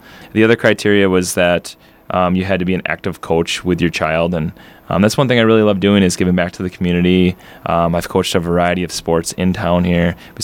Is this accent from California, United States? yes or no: no; Wisconsin, United States; now in Minnesota, United States; I'm actually not from the state of Minnesota at all. I'm from Wisconsin originally.